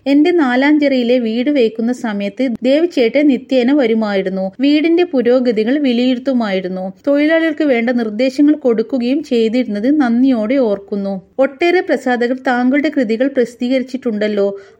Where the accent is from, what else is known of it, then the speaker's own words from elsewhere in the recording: Onakkoor, Kerala, India; എന്റെ നാട്, എന്റെ ഗ്രാമം എനിക്ക് മാതൃസമാനിയാണ്. എന്റെ നാട്ടിലെ ഗ്രന്ഥശാലകളിൽ നിന്നാണ് ഞാൻ ആദ്യമായി അക്ഷരങ്ങളുടെ മധുരം നുകർന്നത്. മൂവാറ്റുപുഴ താലൂക്കിലെ ഓണക്കൂർ എന്ന കൊച്ചു ഗ്രാമം എന്റെ മനസ്സിൽ